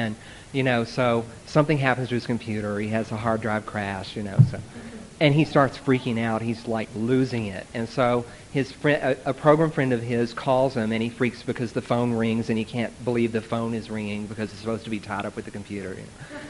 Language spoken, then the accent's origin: English; San Francisco, California, United States; I am also from San Francisco.